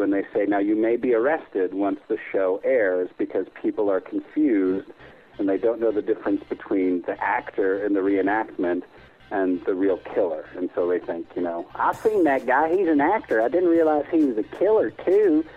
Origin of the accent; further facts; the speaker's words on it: Chicago, Illinois, United States; also born or lived in Texas; I was born in Chicago and moved to Texas when I was in seventh grade. And then I moved back to Chicago when I was going off to college.